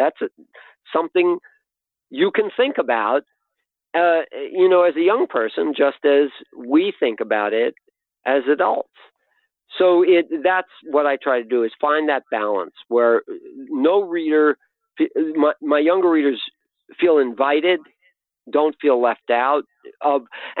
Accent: United States; And I will say one thing that was interesting to me as an American

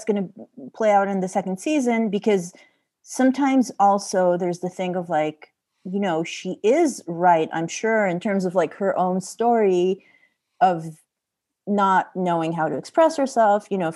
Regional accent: Israel; I'm from Israel.

